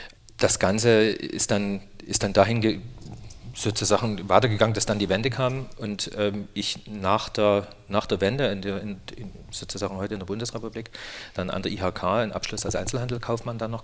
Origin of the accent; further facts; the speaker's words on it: Chemnitz, Saxony, Germany; born there; Ich bin in Ostdeutschland geboren, in tatsächlich auch Karl-Marx-Stadt. Wunderbar ist es, dass dann in den Pässen stehen muss, Geburtsort Karl-Marx-Stadt, jetzt Chemnitz.